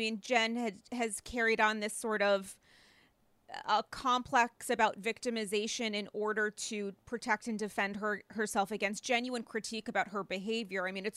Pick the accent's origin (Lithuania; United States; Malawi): United States; New York; Yeah, as a New Yorker, we do not fuck around.